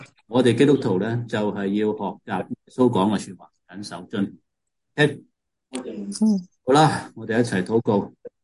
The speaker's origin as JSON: {"language": "Chinese", "country": "China", "said": "我们是中国人，也都不能够逃避这个事实，我们是中国人、今天的而且确是中国人"}